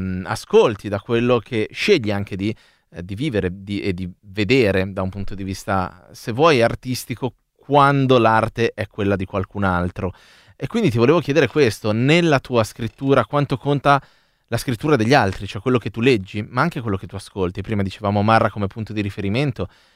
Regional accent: Milan, Lombardy, Italy; io vengo proprio dalla Barona

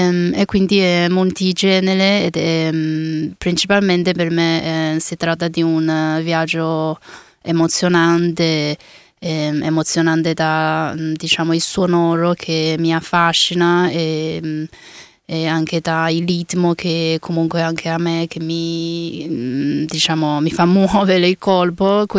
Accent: Chengdu, Sichuan, China; Italian is a second language; now in Italy; io vengo da Chengdu, tante volte mi chiedono di spiegare cos'è Chengdu e io dico sempre la città della panda e del cibo piccante.

